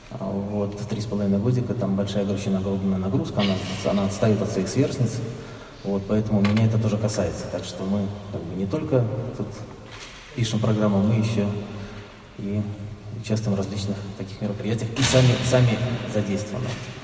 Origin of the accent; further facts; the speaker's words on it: Minsk, Belarus; еще раз повторюсь, я из Минска